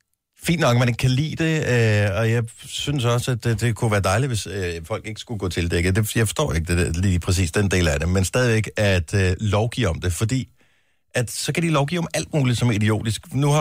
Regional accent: Region of Southern Denmark, Denmark; fordi at som fynbo, så det der med at tale svensk med nogen, det fungerer ikke rigtigt.

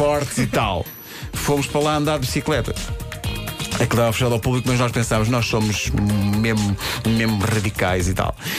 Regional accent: Oeiras, Lisbon, Portugal; E quem é de Oeiras, onde eu cresci, sabe que é verdade.

